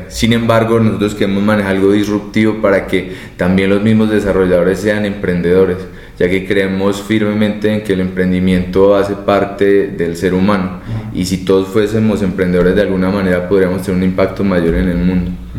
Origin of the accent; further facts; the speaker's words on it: Cartago, Valle del Cauca, Colombia; Empezamos principalmente en Pereira, donde nosotros somos, realmente somos de Cartago, cerca de Pereira